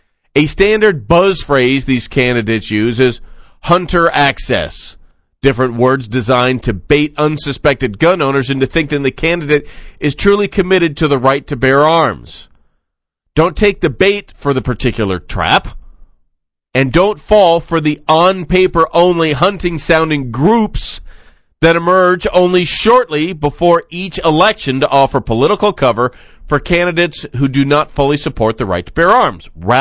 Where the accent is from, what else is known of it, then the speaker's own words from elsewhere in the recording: Nevada, United States; right here in my home state of Nevada